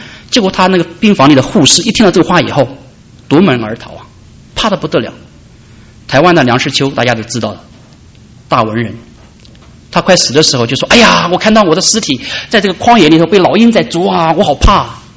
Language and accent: Chinese; China; 我是中国人又是基督徒